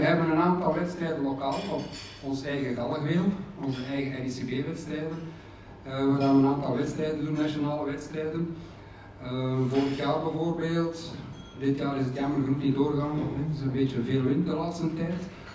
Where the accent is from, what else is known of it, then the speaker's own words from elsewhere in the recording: Belgium; Maar wij zijn ook, als Belgen, zijn wij daar gevraagd